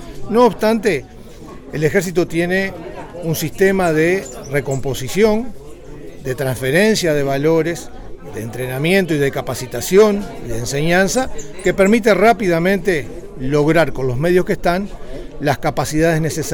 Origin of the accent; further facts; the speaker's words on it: Las Piedras, Canelones, Uruguay; yo nací en Las Piedras. Yo soy oriundo de Canelones. Mi padre es nacido en Tacuarembó.